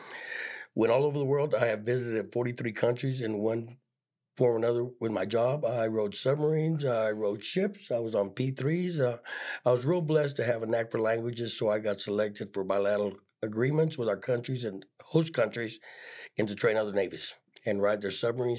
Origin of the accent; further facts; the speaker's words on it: Friona, Texas, United States; also born or lived in Hereford; Well, I grew up, I was born in Hereford, and I attended St. Anthony's Catholic School up until the fourth grade, at which time my dad changed jobs and we moved to Friona.